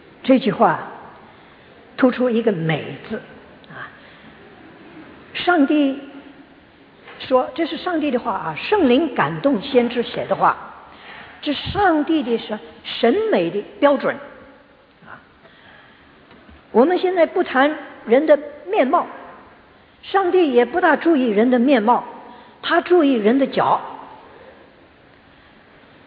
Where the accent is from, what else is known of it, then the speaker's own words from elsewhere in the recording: Shanghai, China; 像我们上海话，我们见到一个老姐妹，我们说阿布是吧，称她阿布